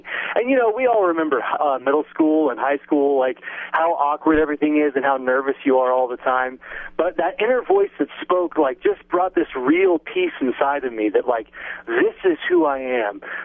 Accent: Atlanta, Georgia, United States; I grew up in Atlanta, Georgia, and I was I grew up in a big Catholic family.

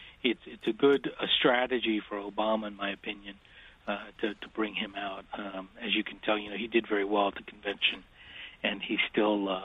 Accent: Chile; folks like myself that are from South America. I'm from Chile originally.

